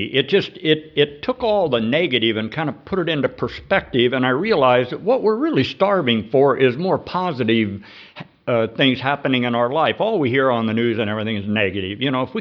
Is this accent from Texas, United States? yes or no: no; Cupertino, California, United States; moved away as an adult; now in Brookings, United States; And my wife and I came from Cupertino about 30 years ago, and we moved to Brookings